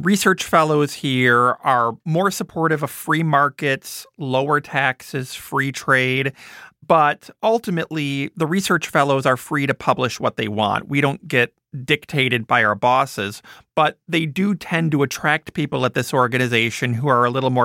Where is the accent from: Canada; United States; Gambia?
United States; Wisconsin; I did. I grew up in Wisconsin.